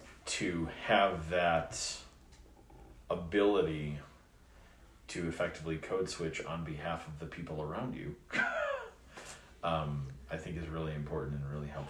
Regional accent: Illinois, United States; moved away as an adult; Growing up in Illinois, the expectation was that teachers who identified as male were going to wear a shirt and tie

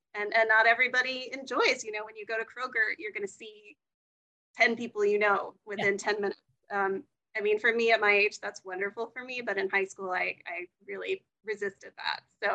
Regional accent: Virginia, United States; back to a small town in Virginia right before I started the book. And even though I wasn't living in my hometown, I had that experience of like, oh, I'm back in this area I grew up

